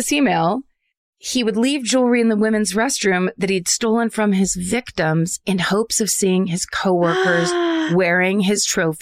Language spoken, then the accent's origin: English; Petaluma, California, United States; I'm from Petaluma.